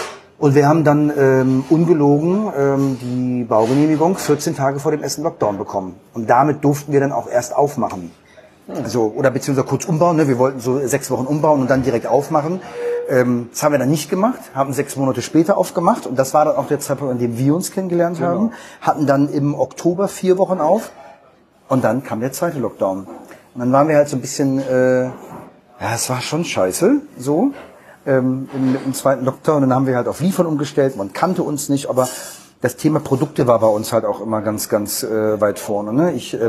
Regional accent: Hanover, Lower Saxony, Germany; born there; now in Cologne, Germany; Also, dass ich in Hannover geboren bin, ist, glaube ich, eher uninteressant und sollte man vielleicht nicht nach außen hinhängen. Aber ich liebe Hannover, ich finde das cool. Ich bin zu wenig dort. Bin zum Studium nach Köln gekommen

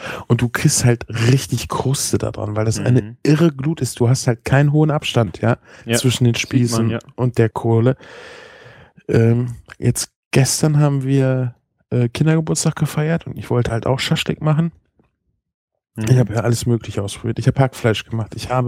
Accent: Espelkamp, North Rhine-Westphalia, Germany; wir kommen ja eigentlich aus Espelkamp. Das ist eine Flüchtlingsstadt.

